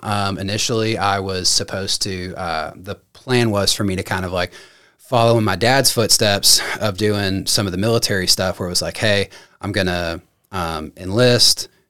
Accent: Kentucky, United States; born there; So I was born in Kentucky.

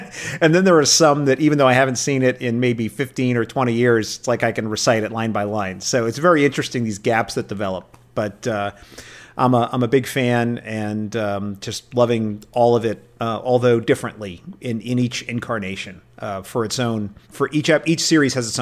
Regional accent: New York City, New York, United States; I grew up in New York City, and I grew up watching Star Trek every night on Channel 11 WPIX, cross-legged on the carpet on a black and white TV that my grandfather had bequeathed to me.

